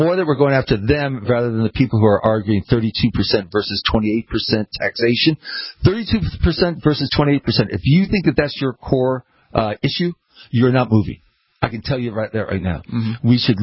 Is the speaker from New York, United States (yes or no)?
yes; New York City, New York, United States; I'm born and raised in New York City.